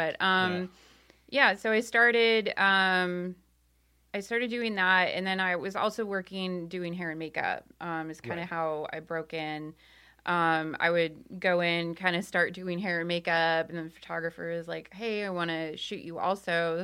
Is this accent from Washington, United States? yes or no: yes; Washington, United States; also born or lived in Florida / California; I grew up in Washington, half in Washington, half in Florida.